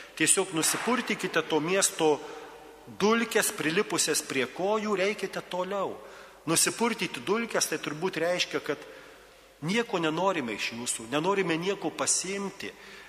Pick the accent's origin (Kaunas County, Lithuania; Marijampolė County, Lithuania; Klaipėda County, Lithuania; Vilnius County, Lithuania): Marijampolė County, Lithuania; Kybartai; Mano tėviškė yra Kybartuose, Vilkaviškio rajone, toks miestelis ant sienos su Kaliningrado sritimi.